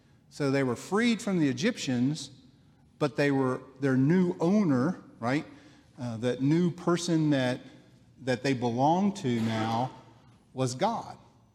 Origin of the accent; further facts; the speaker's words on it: Paris, Tennessee, United States; Now, I mentioned I grew up in Paris, Tennessee, a very small town. The closest redemption center was in Jackson, Tennessee.